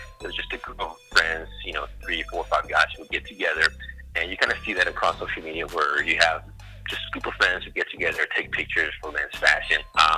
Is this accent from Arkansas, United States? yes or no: no; Los Angeles, California, United States; And I'm based in L.A., born and raised in Los Angeles.